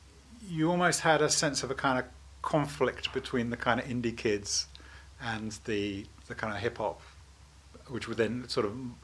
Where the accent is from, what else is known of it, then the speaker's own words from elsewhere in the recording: Bristol, South West England, United Kingdom; Good, very straightforward, kind of, you know, middle class, growing up in Bristol.